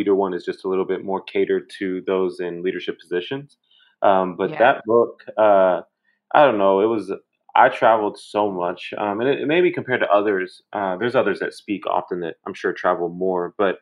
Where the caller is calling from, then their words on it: Dallas, Texas, United States; Yeah, I'm in Dallas. I'm staying in Dallas a lot more these days.